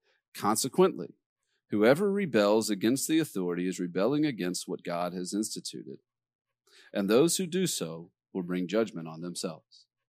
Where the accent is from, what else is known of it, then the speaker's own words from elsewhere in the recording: the South, United States; You know, I grew up in the South. I grew up going to Southern Baptist Church, and this was the 80s